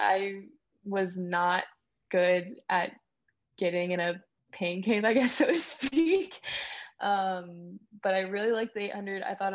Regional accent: Phoenix, Arizona, United States; also born or lived in Indiana; I was born in Indiana, and my dad was military, so we moved out to Phoenix

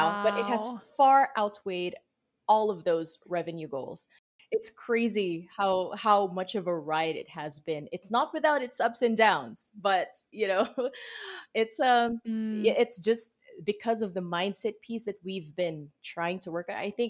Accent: Philippines; You know, I think for me, you know, being a Filipino who invested in such a high ticket course

